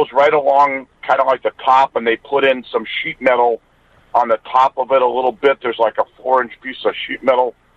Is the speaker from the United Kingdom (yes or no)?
no; Lockport, Illinois, United States; Yeah, I grew up in Lockport in the '60s.